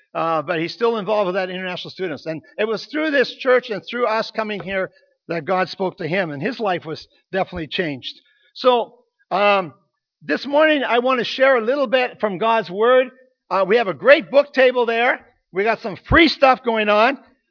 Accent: Kamloops, British Columbia, Canada; now in Port Coquitlam, Canada; We come from Kamloops, where it's a lot cheaper to live.

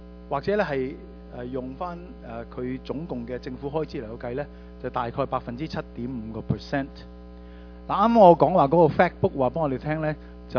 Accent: Canada; 所以我哋加拿大人面對一個問題

